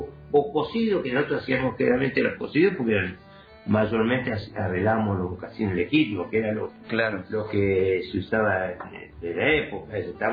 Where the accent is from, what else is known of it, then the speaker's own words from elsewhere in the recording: San Fernando, Buenos Aires Province, Argentina; now in Roca, Argentina; Sí, nos criamos en San Fernando, ¿viste? En Bebé, más precisamente, ¿viste? Y ahí nos desarrollamos hasta el año 1971 que vinimos acá en Roca